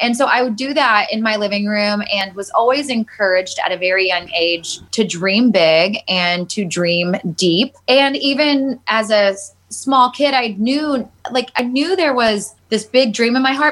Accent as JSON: {"language": "English", "region": "Texas", "country": "United States", "tie": "born or raised there", "said": "I started anchoring a morning show outside of my hometown. I lived outside of Dallas"}